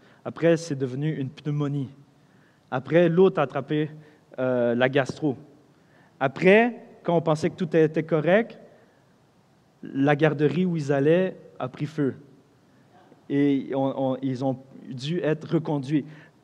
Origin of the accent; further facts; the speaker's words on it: Montreal, Quebec, Canada; now in Sherbrooke, Canada; quand j'ai déménagé à Sherbrooke, parce que moi je viens de Montréal, et je me suis marié, et c'est à cause de ça que je suis ici